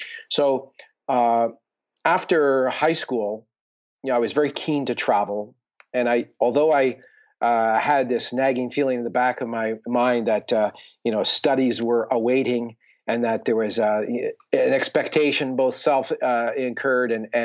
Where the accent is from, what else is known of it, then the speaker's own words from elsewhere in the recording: Nova Scotia, Canada; travel through Africa and up through Europe and back to Nova Scotia, my hometown.